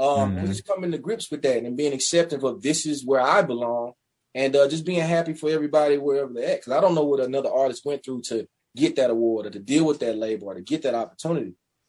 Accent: Meridian, Mississippi, United States; man, I'm from Meridian, Mississippi. I'm going to tell my story to the best of my abilities, and wherever that takes me is like, it's still a blessing, you know?

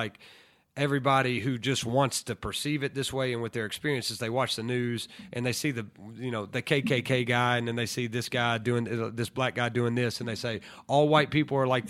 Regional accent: Lookout Mountain, Tennessee, United States; And I'm from Lookout Mountain of Tennessee

